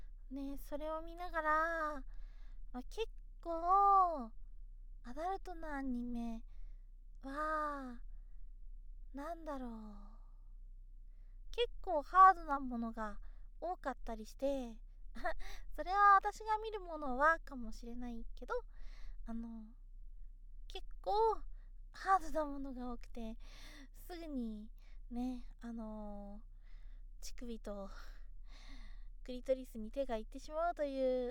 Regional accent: Kyushu, Japan; 出身地は九州です。

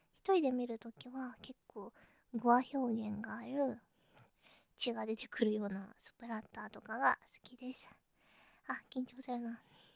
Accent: Kansai, Japan; 出身地は関西です。関西のどこかです。

